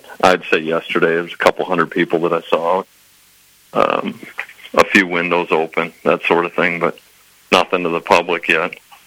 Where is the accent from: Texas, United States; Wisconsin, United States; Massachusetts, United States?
Wisconsin, United States; Madison; Originally, I'm from Madison, Wisconsin.